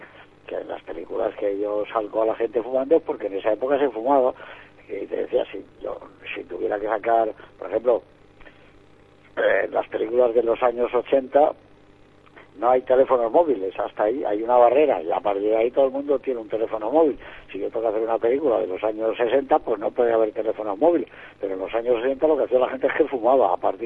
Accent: Madrid, Community of Madrid, Spain; Yo soy madrileño y, por encima de todo

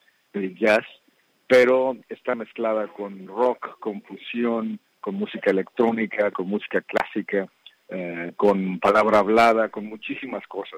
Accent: Mexico City, Mexico; moved away as an adult; now in United States; Yo soy de México, Ciudad de México, originalmente, nacido y crecido ahí, y me mudé a los Estados Unidos a los 21 años, en 1993

